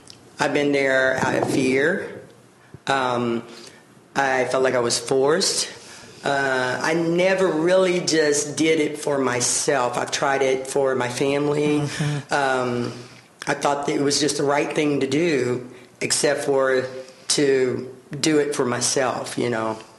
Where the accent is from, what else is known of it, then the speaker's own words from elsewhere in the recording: Henderson, Kentucky, United States; born there; Well, I was born in Henderson, Kentucky. My family's from Kentucky.